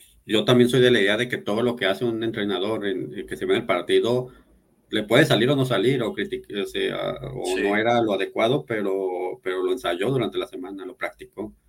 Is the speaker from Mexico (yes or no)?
yes; Mexico; y eso no me hace menos mexicano